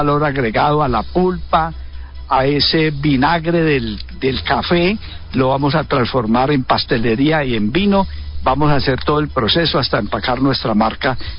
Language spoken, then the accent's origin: Spanish; Andinápolis, Valle del Cauca, Colombia; yo soy de Trujillo, yo soy de un corregimiento del municipio de Trujillo, que es Andinápolis